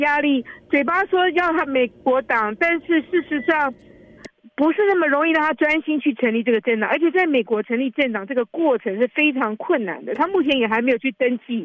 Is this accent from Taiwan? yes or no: yes; Taiwan; now in United States; 跟我们从台湾来的人或其他国家不太一样